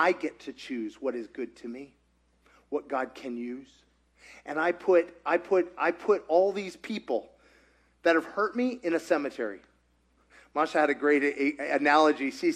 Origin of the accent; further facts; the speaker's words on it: Kentucky, United States; Listen, I'm from Kentucky. That's impressive for my Kentucky standards.